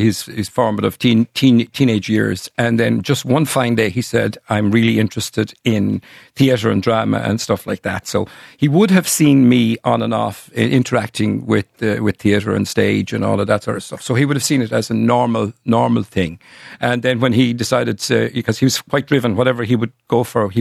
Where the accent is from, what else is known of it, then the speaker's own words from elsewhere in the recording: Munster, Ireland; I grew up in West Clare, and, you know, West Clare is a bastion of traditional Irish music and sport and ga and stuff like that.